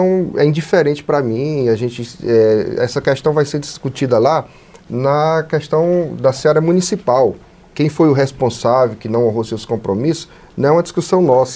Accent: Piauí, Brazil; Eu sou do Piauí, eu não tenho ligações com a cidade de São Paulo.

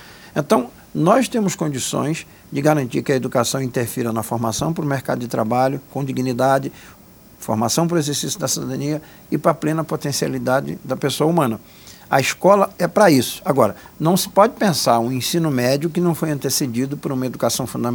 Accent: Rio de Janeiro, Brazil; born there; now in Pernambuco, Brazil; Eu moro em Pernambuco há 40 anos, mas nasci no Rio de Janeiro.

